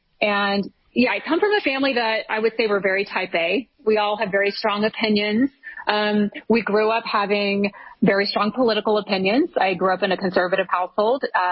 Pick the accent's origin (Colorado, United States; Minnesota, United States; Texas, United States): Texas, United States; one thing that I loved about growing up in Texas and running track in Texas